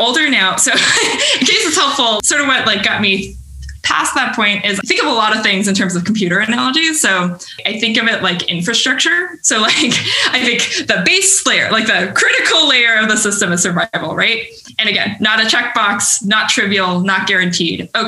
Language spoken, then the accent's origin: English; Washington, United States; So I was living in Seattle. I was like, I'm here out of inertia. Like, I grew up in Washington State.